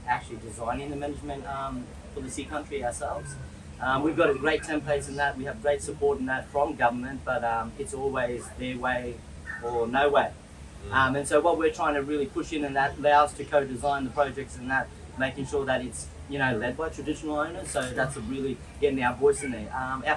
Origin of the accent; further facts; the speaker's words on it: Queensland, Australia; Well, first then, I'm Nagaburi … I'm from Mamu country.